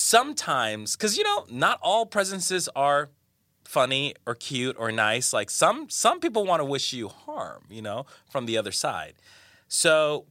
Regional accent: Colombia; And she was the one who raised me, because I'm from Colombia, from South America.

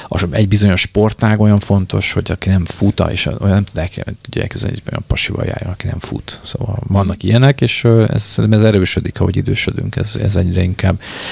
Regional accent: Pécs, Baranya, Hungary; még a gyerekkorom, én Pécsi vagyok

